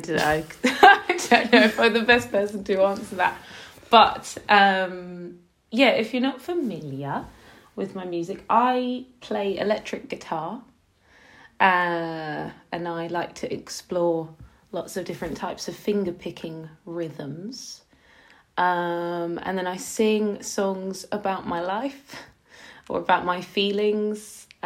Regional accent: London, United Kingdom; I'm from South London.

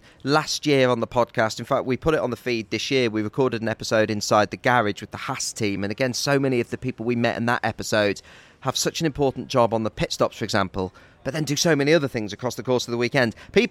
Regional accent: Spain; from Spain.

